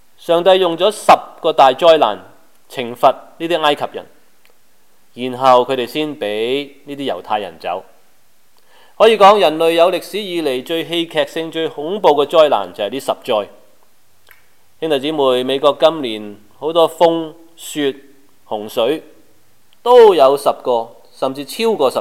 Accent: China; 我们中国人可能不明白

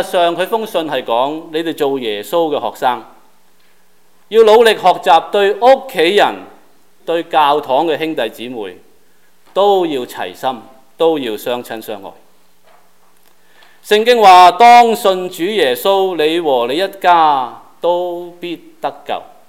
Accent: China; 特别我们中国人更加觉得感恩和奇妙

